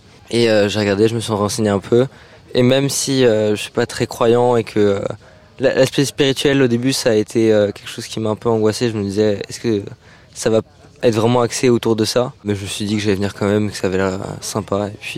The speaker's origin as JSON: {"language": "French", "town": "Paris", "region": "Île-de-France", "country": "France", "said": "j'ai 15 ans, je viens de Paris et je suis scout au groupe Portemont-Luxembourg."}